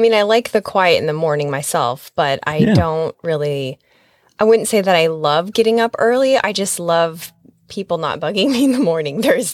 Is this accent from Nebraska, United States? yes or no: yes; Nebraska, United States; now in Florida, United States; I mean, I'm from Nebraska, which is, you know, like a close cousin to Colorado.